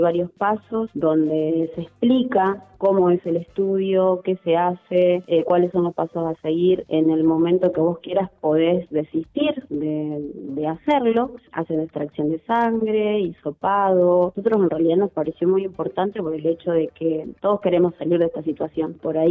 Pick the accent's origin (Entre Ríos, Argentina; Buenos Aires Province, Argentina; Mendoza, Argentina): Entre Ríos, Argentina; Federal; now in Buenos Aires, Argentina; Yo tengo 41 años, soy de Federal Entre Ríos, ahora estoy en Capital.